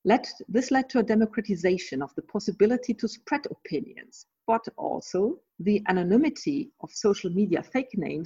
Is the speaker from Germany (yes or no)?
yes; Germany; English is a second language; My home country, Germany, has an intensive history in exporting military and surveillance goods to Saudi Arabia.